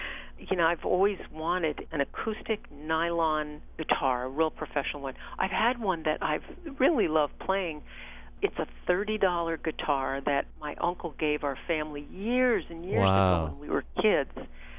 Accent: San Francisco, California, United States; Maybe more time back there than I was in my hometown of San Francisco

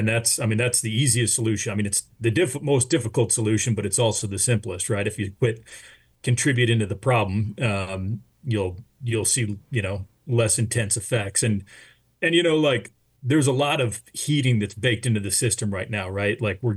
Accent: Montana, United States; now in California, United States; Since I moved to California, I grew up in Montana, but I moved to California

